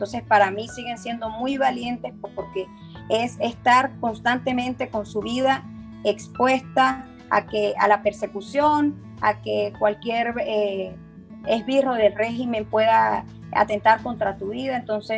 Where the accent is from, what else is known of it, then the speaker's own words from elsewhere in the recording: Venezuela; nosotros como venezolanos estamos pidiéndole que ya nosotros solos no podemos